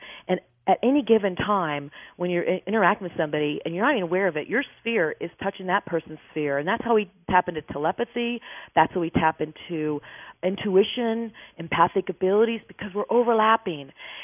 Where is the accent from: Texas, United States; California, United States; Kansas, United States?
Kansas, United States; Wichita; And by the way, Cheryl, I'm also from Wichita, so we share a similar background.